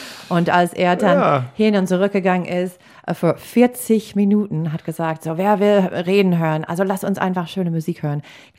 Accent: Green Bay, Wisconsin, United States; Sie war auch in Rallyes, also Wahlcampaign-Auftritte in Green Bay, meine Heimatstadt, auch unterwegs in Wisconsin.

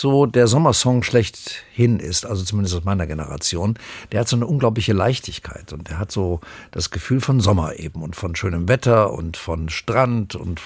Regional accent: Büderich, North Rhine-Westphalia, Germany; born there; also born or lived in Langeoog; in Nordrhein-Westfalen, in Büderich. Das ist bei Düsseldorf und falsch, denn es gibt zwei. Ich bin geboren in Büderich bei Wesel.

